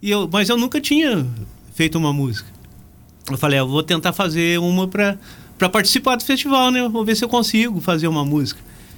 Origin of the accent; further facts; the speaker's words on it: São Vicente, São Paulo, Brazil; Isso, eu sou de São Vicente e desde criança que eu gosto de música, né?